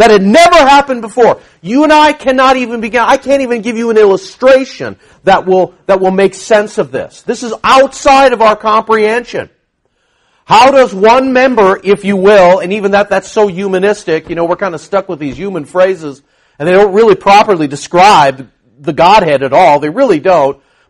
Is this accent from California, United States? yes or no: yes; California, United States; I'm from California, and it's going into the Pacific, or worse.